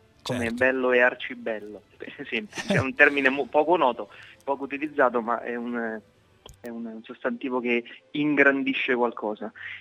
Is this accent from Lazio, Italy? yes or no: yes; Rome, Lazio, Italy; È stata un po' un'avventura come da romano, come anche me